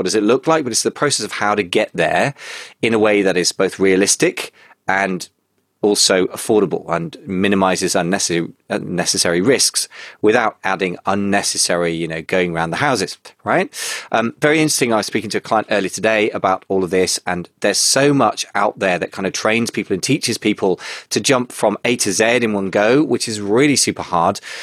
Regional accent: United Kingdom; although I'm British and I understand the position of British sellers

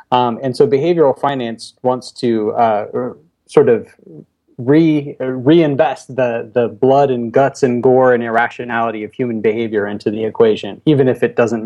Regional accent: Alabama, United States; there's complicated explanations for it, but I'm from Alabama, so we'll skip all that.

